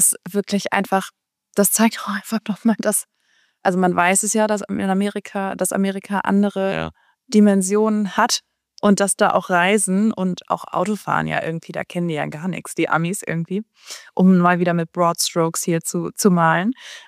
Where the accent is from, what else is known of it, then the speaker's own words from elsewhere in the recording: Hamburg, Germany; ich bin in Hamburg aufgewachsen